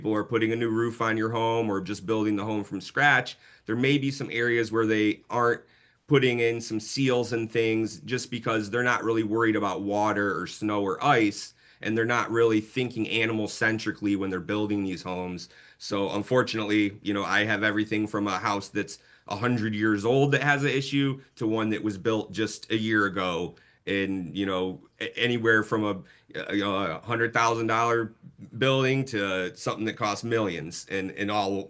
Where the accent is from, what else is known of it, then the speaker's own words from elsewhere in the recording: Michigan, United States; now in Southern US; One thing is, I'm from Michigan originally. In the north, the building codes are a little more strict because of the cold weather.